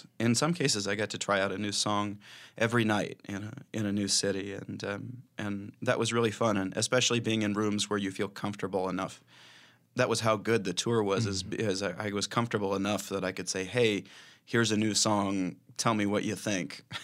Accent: Arkansas, United States; And especially they knew when they found out I was from Arkansas, the musicians there started being like, oh, I know these tunes from Arkansas

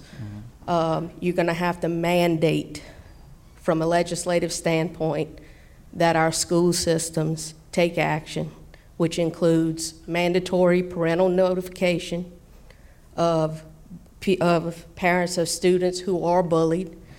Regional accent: New Roads, Louisiana, United States; I'm from New Roads, Louisiana.

